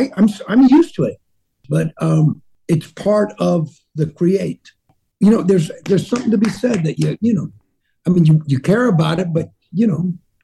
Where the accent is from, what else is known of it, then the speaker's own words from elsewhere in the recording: New York City, New York, United States; Like they really make a great crust. I grew up in New York City, and that's probably why I like New York pizza.